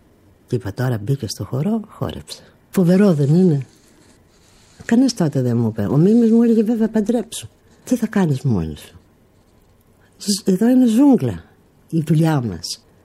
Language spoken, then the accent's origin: Greek; Thessaloniki, Central Macedonia, Greece; also born or lived in Athens; σαν παιδί, γιατί ήμουνα στη Θεσσαλονίκη, γιατί γεννήθηκα στην Αθήνα, στο Κολωνάκι, και μητέρα μου με πήρε 40 ημερών και πήγαμε στη Θεσσαλονίκη, που ο πατέρας μου ήταν υπάλληλος τραπέζης στην Αγροτική Τράπεζα. Και μείναμε Θεσσαλονίκη.